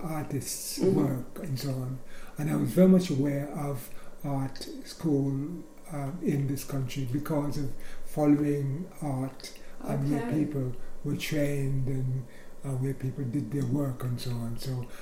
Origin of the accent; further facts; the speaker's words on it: Antigua & Barbuda; moved away as an adult; I was born in Antigua in the Caribbean and grew up most of my life there until I was 18. After that, I went to St. Kitts and to become a police officer for the Leeward Islands Police Force.